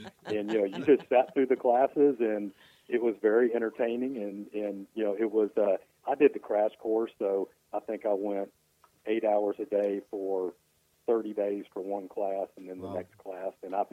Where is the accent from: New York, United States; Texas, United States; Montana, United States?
Texas, United States; Houston; You know, I grew up in Houston, and my grandparents had a ranch out in this area on the Guadalupe River.